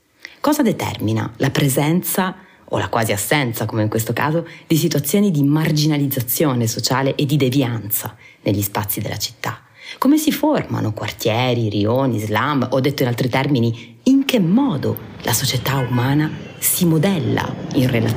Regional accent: Taranto, Apulia, Italy; per me che vengo da Taranto e che fino a quel momento avevo sempre vissuto in città medio grandi e soprattutto in quartieri, diciamo, popolari

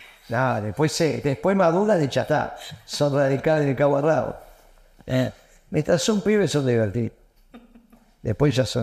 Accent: Argentina; esas son cosas que nosotros tratamos de anunciarle al Papa porque somos argentinos

